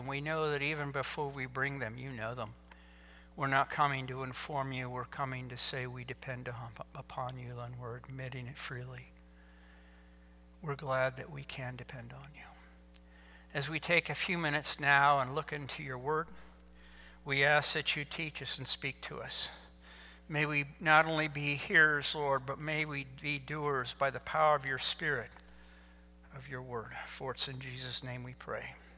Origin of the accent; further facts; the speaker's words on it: Indiana, United States; And growing up in Indiana, we have trees.